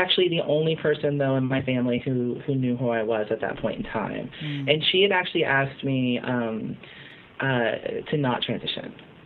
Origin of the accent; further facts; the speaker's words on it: Arkansas, United States; also born or lived in Philippines; I grew up in the Philippines and the South, a military family. But I did most of my growing up actually in Arkansas. And my mom's family is from Arkansas.